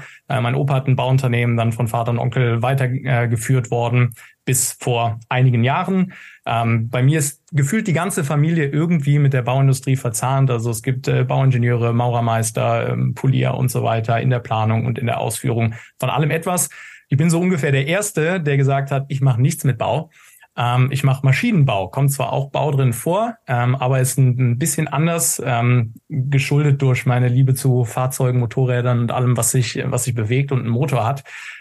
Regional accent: Aachen, North Rhine-Westphalia, Germany; ich komme auch aus Aachen, wenig überraschenderweise, weil ich den Olli schon 25 Jahre kenne. Wir sind quasi Haustür an Haustür aufgewachsen, sind zusammen auch zur Schule gegangen.

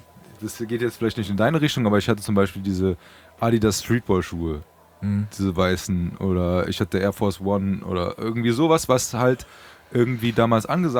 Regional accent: Frankfurt, Hesse, Germany; Also man muss dazu sagen, ich bin in Braunheim aufgewachsen.

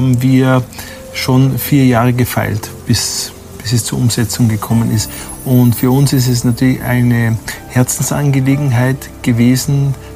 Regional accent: Upper Austria, Austria; now in Lech, Austria; Und ich komme ursprünglich aus dem Innviertel, also nicht von den Bergen, sondern aus dem Flachland.

